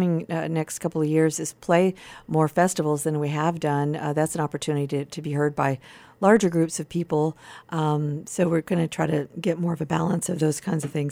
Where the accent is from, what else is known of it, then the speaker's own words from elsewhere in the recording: Texas, United States; people will always say, now, where are you from? We're in Texas. And we say, well, we like to call it the Upper East Side.